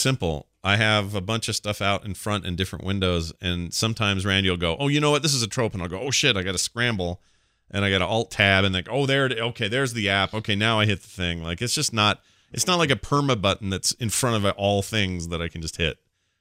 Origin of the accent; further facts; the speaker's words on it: the Maritimes, Canada; As a Canadian Maritimer myself